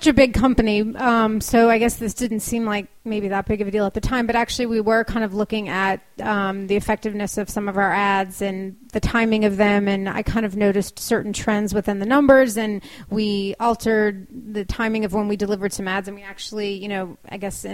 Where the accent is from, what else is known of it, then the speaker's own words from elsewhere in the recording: Texas, United States; You know, I mentioned I'm from Texas, and high-tech marketing, you know, Dell really stands out to me as a potential place that may be ideal for me to work one day. Going back home would be really interesting